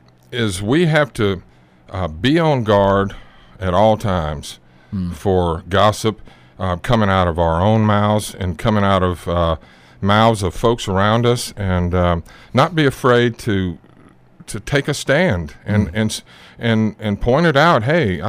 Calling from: London, United Kingdom; I'm calling from South London in Great Britain.

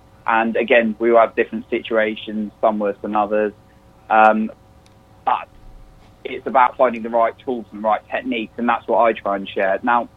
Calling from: England, United Kingdom; I am calling in from England for any of the listeners who noticed the odd accent

